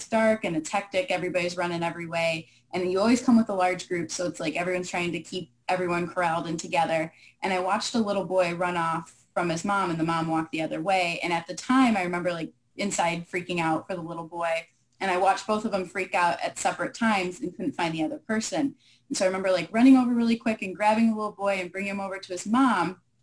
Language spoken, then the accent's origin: English; New Baltimore, Michigan, United States; So I am born and raised in Michigan. I come from a small town called New Baltimore. Not a lot of people know where that's from.